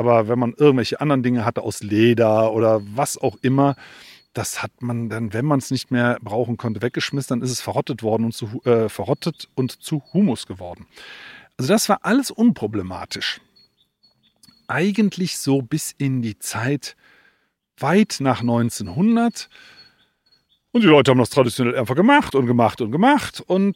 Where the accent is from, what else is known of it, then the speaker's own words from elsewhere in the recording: Sinzig, Rhineland-Palatinate, Germany; wir sind beide in Sinzig aufgewachsen, das ist so südlich von Bonn.